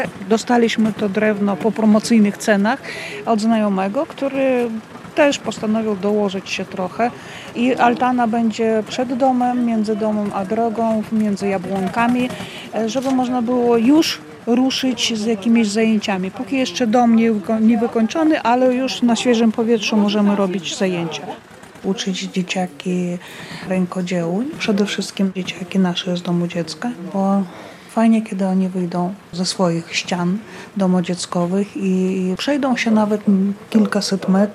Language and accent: Polish; Belarus; now in Poland; Tutaj urodziła się moja mama. Także ja jestem stąd. I nie stąd. Przyjechałam z Puszczy Białowieskiej tylko po drugiej stronie granicy, więc ja jestem takim człowiekiem tutejszym, swoim, swoim tam, swoim tu. Tam mam rodziców, tutaj mam dzieci.